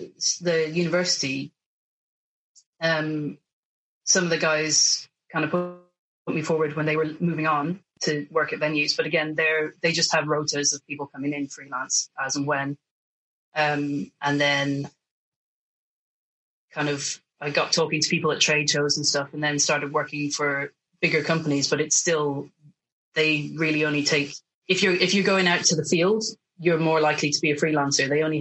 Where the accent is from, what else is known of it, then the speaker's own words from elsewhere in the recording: Ireland; I grew up in Ireland